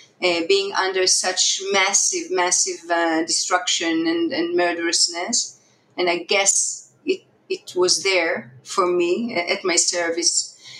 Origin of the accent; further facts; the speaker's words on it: Israel; I was raised in Israel, so the day comes every now and then.